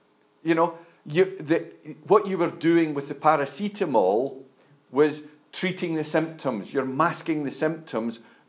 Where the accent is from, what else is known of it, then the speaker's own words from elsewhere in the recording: Scotland, United Kingdom; I'm a Scotsman, what can you do?